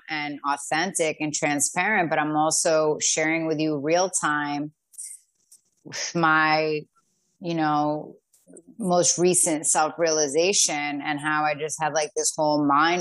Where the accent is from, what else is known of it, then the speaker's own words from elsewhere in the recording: Queens, New York, United States; I am Colombian, Italian, and Irish, born and raised in Queens, New York.